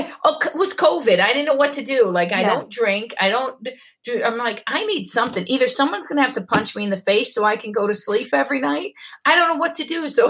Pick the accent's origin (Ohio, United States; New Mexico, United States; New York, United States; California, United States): Ohio, United States; That's so confusing to me because I grew up in Ohio and basically we had fake IDs from 18.